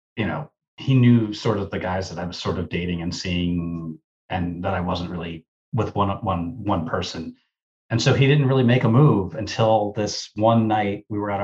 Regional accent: New York, United States; but that I did, and I'm a New Yorker.

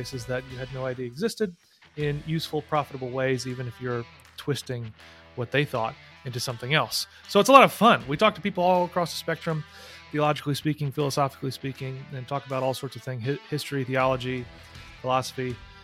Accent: St. Louis, Missouri, United States; also born or lived in Illinois; So I'm also from the St. Louis area. Lived on the St. Louis side for a while, and then on the Illinois side

